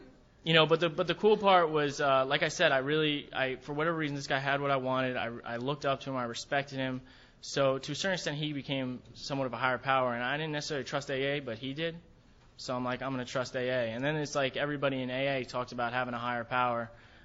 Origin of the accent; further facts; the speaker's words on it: Ramsey, New Jersey, United States; I grew up in Ramsey, New Jersey. This is like a nice little town out there.